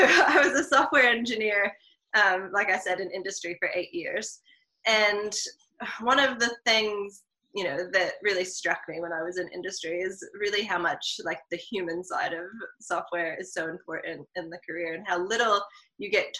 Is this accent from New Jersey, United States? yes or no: no; Philadelphia, Pennsylvania, United States; moved away as an adult; now in New Zealand; I'm from Philadelphia originally, so the winter seems certainly not as dramatic as Philadelphia winters